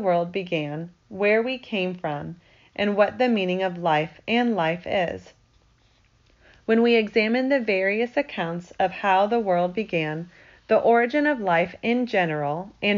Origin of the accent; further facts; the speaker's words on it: Daytona Beach, Florida, United States; When I was a small boy growing up in Daytona Beach, Florida, I earned money doing various chores.